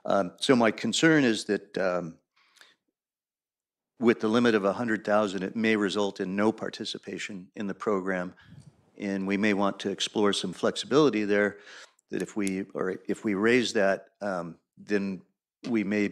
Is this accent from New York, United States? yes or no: no; Morro Bay, California, United States; I hail from Morro Bay, of course